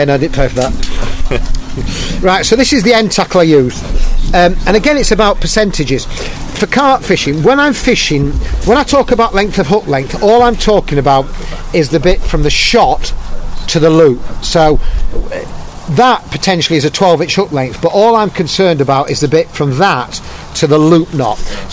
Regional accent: Yorkshire and the Humber, United Kingdom; As a Yorkshireman in there, get them for free, but I don't lose them.

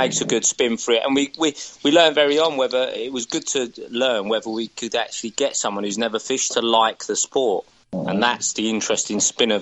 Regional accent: Colchester, East of England, United Kingdom; when I went back to Colchester when I joined Corder, because I thought I'd go to my hometown. It was only an hour away. But yeah, I actually moved to Colchester originally in 1985. It was the year we moved to England, really.

